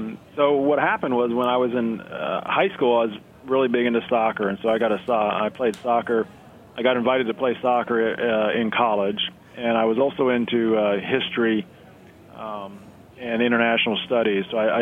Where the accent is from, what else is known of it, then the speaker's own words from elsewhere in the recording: Wisconsin, United States; I was born in Wisconsin, and one of my earliest memories was, in terms of plants, was we didn't have trees. We were in the tall grass meadows up there